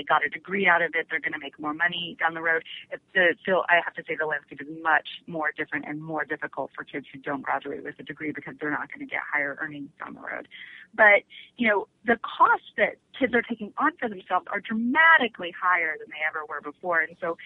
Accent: Arkansas, United States; Certainly, if I had stayed, I grew up in Arkansas, I was a good student.

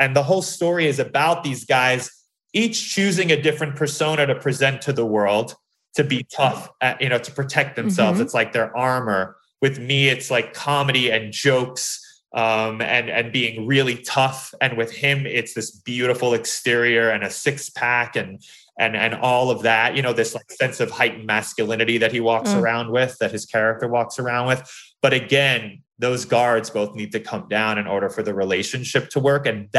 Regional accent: New York, United States; because I grew up in New York

